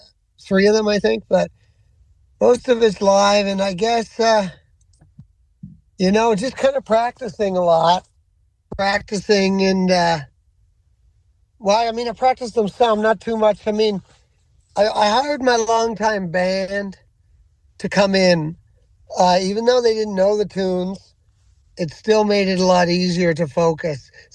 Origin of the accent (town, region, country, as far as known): Musquodoboit Harbour, Nova Scotia, Canada; born or raised there